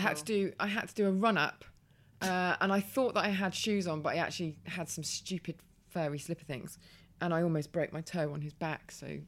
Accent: Birmingham, West Midlands, United Kingdom; accent: Birmingham; I lost my Birmingham accent for the first part of the punchline, which sort of ruined it.

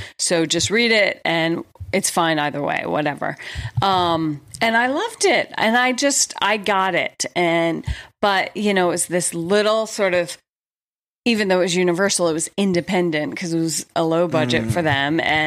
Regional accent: Atlanta, Georgia, United States; I don't know if it's cause I grew up in Atlanta, Georgia or whatever

